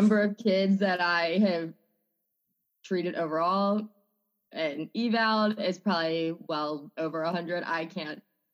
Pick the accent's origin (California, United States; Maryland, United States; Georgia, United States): Maryland, United States; I grew up in Maryland and graduated last May with my master's in occupational therapy and moved to North Carolina